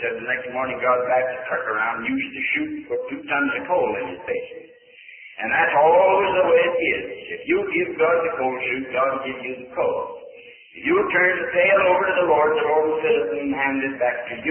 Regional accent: Pennsylvania, United States; born there

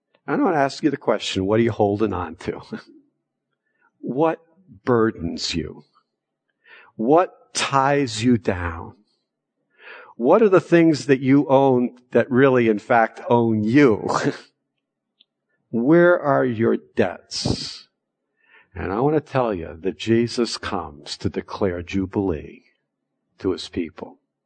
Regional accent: Lincoln, Rhode Island, United States; my father was from Rhode Island, and we grew up in Lincoln, Rhode Island.

